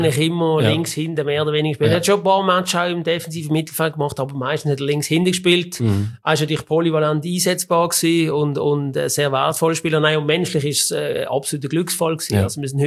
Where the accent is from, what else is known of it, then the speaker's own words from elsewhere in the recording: Switzerland; wenn du so zusammen so als Schweizer kommst